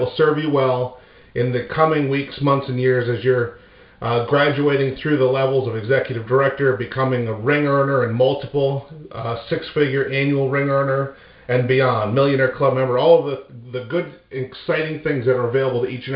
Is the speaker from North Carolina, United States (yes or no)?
no; Vermont, United States; we had a great time exploring my home state of Vermont